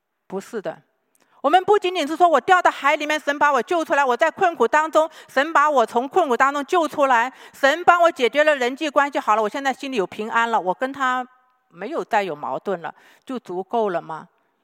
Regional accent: China; 断过奶的孩子八九个月，在我们中国人文化，对不对？

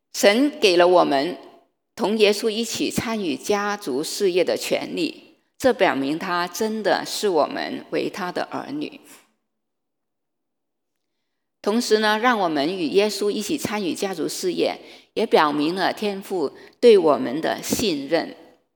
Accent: China; 我们中国人呢，过年的时候我们喜欢带些礼物去拜年。

